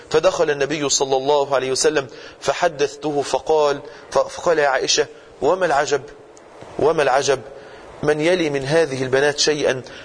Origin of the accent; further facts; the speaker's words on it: Mansoura, Dakahlia, Egypt; عندنا في المنصورة